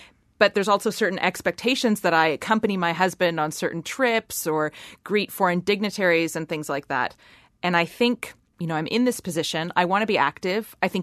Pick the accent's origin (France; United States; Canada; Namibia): Canada; now in Iceland; I'm also an immigrant to Iceland. I grew up in Canada.